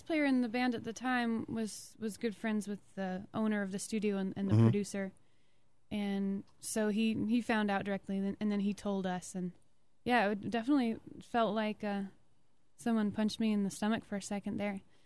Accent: Idaho, United States; This is loosely based on my home state of Idaho, so if you're listening, family, this one's for you.

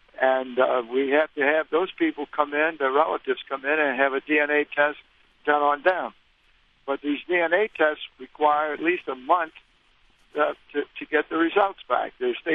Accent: New Orleans, Louisiana, United States; because I'm born and bred in the Ninth Ward, and I plan to live there forever.

